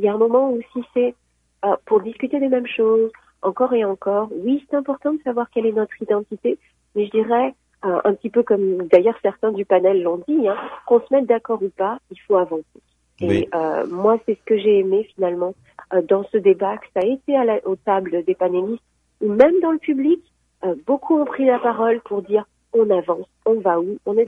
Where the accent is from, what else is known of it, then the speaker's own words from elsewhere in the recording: Algeria; je suis algérienne, francophone, enfin française, c'est un mélange, je ne sais même pas comment me définir, mais ce que je sais, c'est que j'habite ici depuis 10 ans, presque 10 ans, d'ailleurs à la fin du mois d'octobre